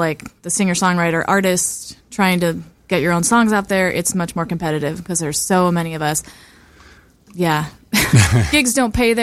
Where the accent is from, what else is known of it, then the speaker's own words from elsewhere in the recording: San Diego, California, United States; now in Nashville, United States; Well, I'm from San Diego originally, Ocean Beach, and yeah, I moved to Nashville about 6 years ago.